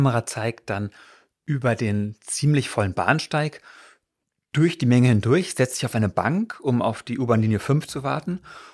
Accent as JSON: {"language": "German", "region": "Berlin", "country": "Germany", "said": "das sind wir als Berliner ja gewohnt."}